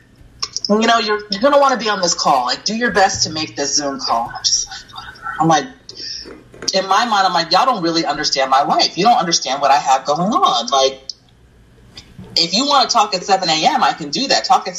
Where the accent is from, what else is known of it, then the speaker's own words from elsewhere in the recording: New York, United States; moved away as an adult; I'm from New York. I'm from upstate New York, born and raised. Came out here in 2012 to go to grad school.